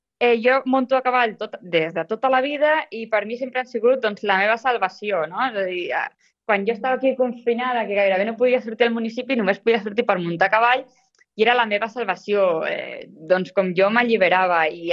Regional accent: Olèrdola, Catalonia, Spain; jo soc d'Olèrdola i camino molt pel camí del castell

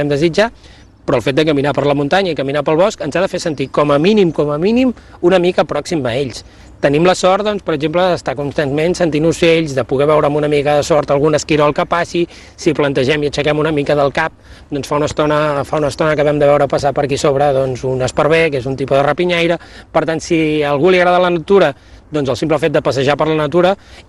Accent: Catalonia, Spain; Res sorprenent pels que som del Penedès, perquè tots en el nostre entorn hi tenim una barraca de pedra seca

